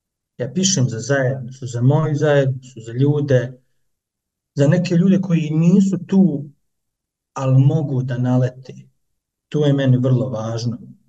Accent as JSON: {"language": "Bosnian", "town": "Sarajevo", "region": "Federation of Bosnia and Herzegovina", "country": "Bosnia & Herzegovina", "tie": "born or raised there", "moved": "yes", "said": "familije koja je ono izbjegla isto iz Sarajeva, 95. 96. Tako da ja imam u stvari, moj rodni grad je imaginaran, on ne postoji."}